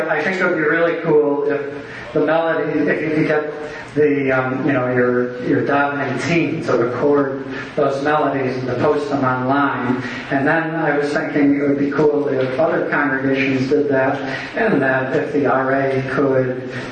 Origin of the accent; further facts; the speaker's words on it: Boynton Beach, Florida, United States; from Boynton Beach.